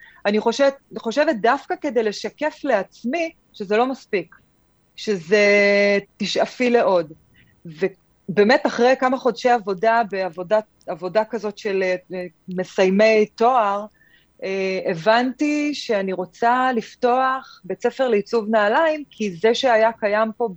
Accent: Northern District, Israel; born there; moved away as an adult; now in Tel Aviv, Israel; אני נולדתי במושב קטן בעמק ישראל, האופציות הן לא גדולות ביישובים כאלה

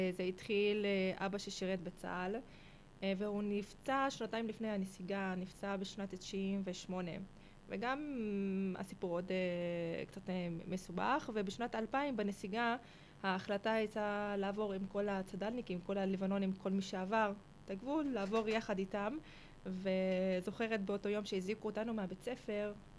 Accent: Lebanon; moved away as an adult; now in Kiryat Shmona, Israel; חצי מהחיים היו בלבנון, עד שעברתי בגיל 19-18, חגגתי פה 19 אגב, ומאז אני בקריית שמונה.

